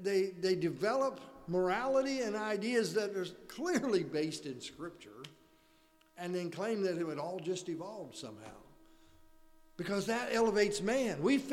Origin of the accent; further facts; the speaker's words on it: Forsyth, Illinois, United States; I grew up in Forsyth, and so that's just, you know, right outside Decatur